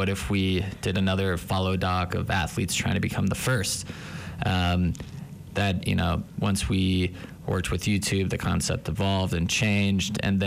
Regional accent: Park City, Utah, United States; I grew up in Park City and went through the school system.

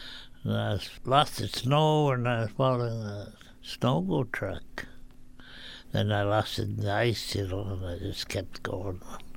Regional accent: Bethel, Alaska, United States; now in Dillingham, United States; I'm 87 years old. I was born and raised in Bethel area and moved to Dillingham when I was about 17 years old.

